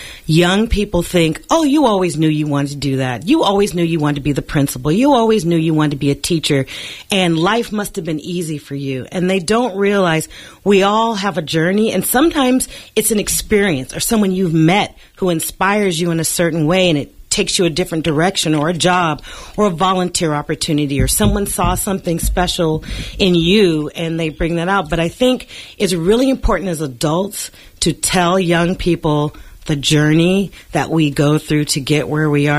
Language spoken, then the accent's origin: English; Oakland, California, United States; Yeah, I'm originally from Oakland